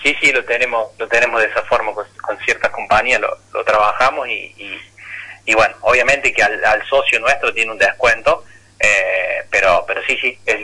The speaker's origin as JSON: {"language": "Spanish", "town": "Villa María", "region": "Córdoba", "country": "Argentina", "tie": "born or raised there", "said": "Yo soy de nací en Villa María."}